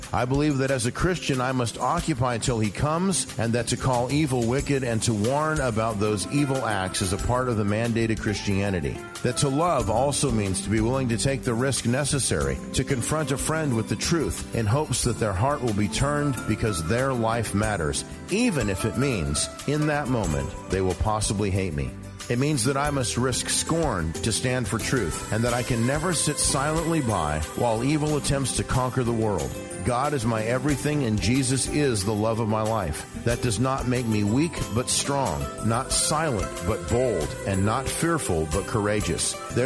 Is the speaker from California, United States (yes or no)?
yes; California, United States; because we're both from California, and I was 18 years in Central Valley, so I'm kind of familiar with that area.